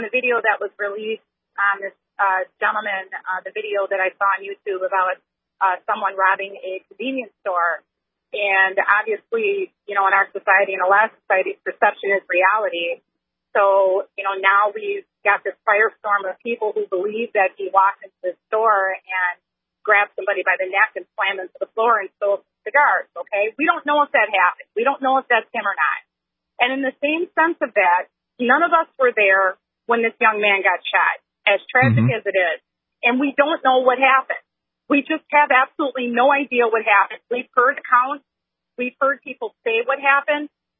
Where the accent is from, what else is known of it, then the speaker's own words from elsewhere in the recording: Milwaukee, Wisconsin, United States; moved away; You have to understand that I grew up in Milwaukee, Wisconsin. I don't live there anymore, but that's where I grew up.